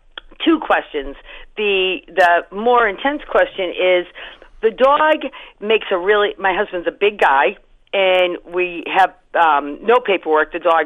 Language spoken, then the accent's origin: English; Peabody, Massachusetts, United States; I'm from Peabody, so I could be a potential down the line